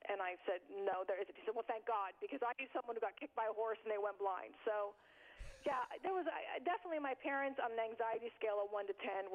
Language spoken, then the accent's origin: English; Iran; now in United States; when I grew up in Iran, people did not have pets in their houses. And when we came to America